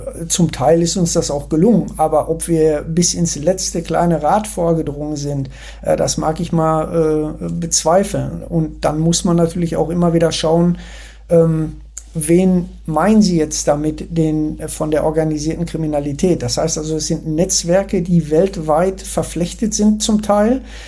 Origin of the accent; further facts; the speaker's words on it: North Rhine-Westphalia, Germany; ich komme ja aus dem Ruhrgebiet, da ist Fußball wie eine Religion